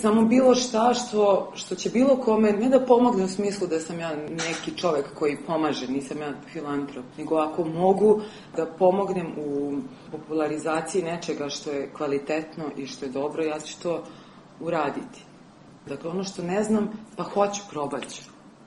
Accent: Ub, Šumadija and Western Serbia, Serbia; ja nisam iz Beograda, odmah da kažem, ja sam sa Vuba.

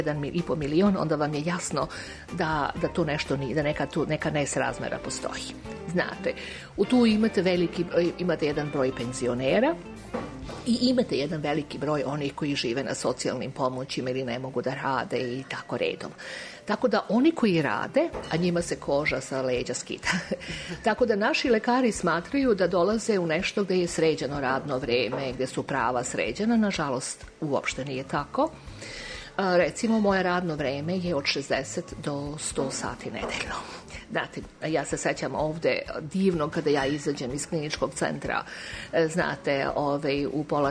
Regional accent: Belgrade, Serbia; born there

